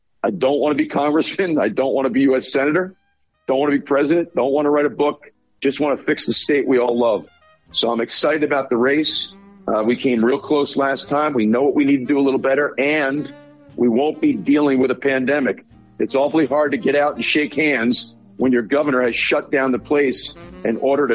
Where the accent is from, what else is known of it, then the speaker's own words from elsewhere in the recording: New Jersey, United States; I'm a Jersey guy. … have been here for 100 years. My grandparents came to New Jersey to provide for their family.